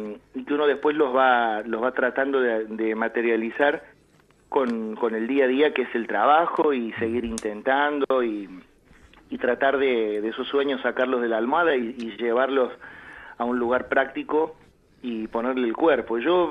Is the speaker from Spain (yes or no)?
no; Córdoba, Argentina; now in Buenos Aires, Argentina; yo soy un cordobés que vive en Buenos Aires y que, claro, y que elijo Buenos Aires como la ciudad en la que he realizado casi toda mi vida hasta ahora, donde nacieron mis hijas